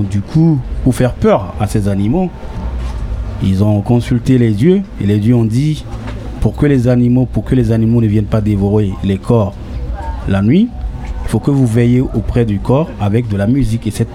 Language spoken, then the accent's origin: French; Togo; Et moi je viens du pays Ébé du Togo.